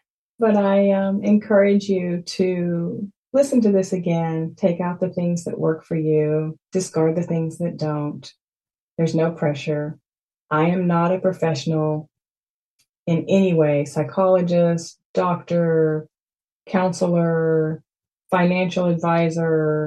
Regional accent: Texas, United States; I was born to a farmer and his wife. I'm from Texas.

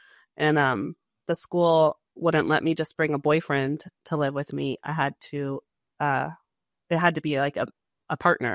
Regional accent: Atlanta, Georgia, United States; born there; I was born in Atlanta, Georgia.

